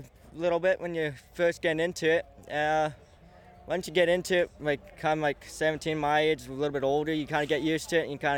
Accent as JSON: {"language": "English", "town": "Smithers", "region": "British Columbia", "country": "Canada", "lives_now": "Houston, United States", "said": "I'm from Smithers, BC. I've recently moved to Houston."}